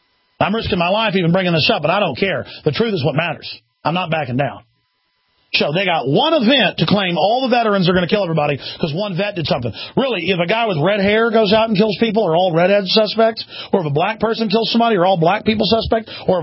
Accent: Dallas, Texas, United States; I grew up in Dallas in the 80s, where there would be 20 people dead some days in the summer.

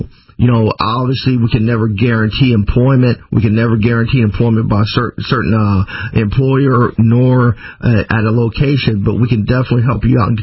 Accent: the South, United States; You know, me, I grew up in the South. I like it hot. The humidity doesn't bother me.

